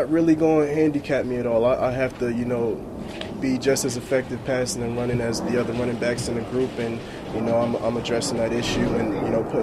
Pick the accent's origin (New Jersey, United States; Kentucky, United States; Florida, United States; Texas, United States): New Jersey, United States; now in Pennsylvania, United States; Because my family is all around here. I grew up in New Jersey. I live in Pennsylvania now, so I'm about 1:45 away. And, you know, I'm coming back home.